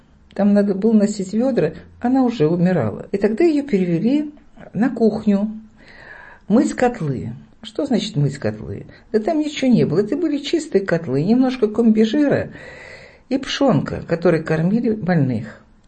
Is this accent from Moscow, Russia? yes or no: yes; Moscow, Russia; Во время войны началась эвакуация. Мы же москвичи, и срочно эвакуировались. Эвакуировали нас в Казахстан.